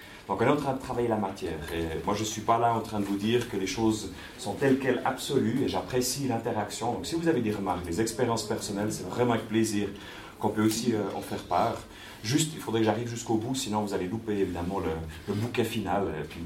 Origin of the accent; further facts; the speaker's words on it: Switzerland; Au niveau de l'enfance, j'ai vécu dans le contexte de mon village, en tant que Suisse allemand